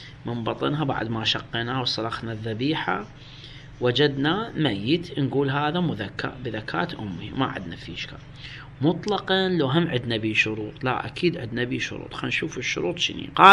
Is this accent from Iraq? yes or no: yes; Iraq; اللي هنا احنا عندنا بالعراق يسموه القوزي